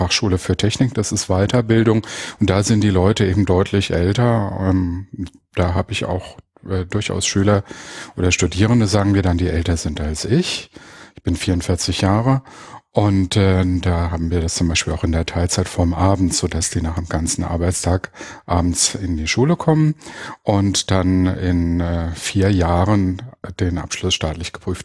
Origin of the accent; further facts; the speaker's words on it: Darmstadt, Hesse, Germany; ich bin aus Darmstadt, wohne auch dort und bin Lehrer an der Heinrich-Emanuel-Merck-Schule.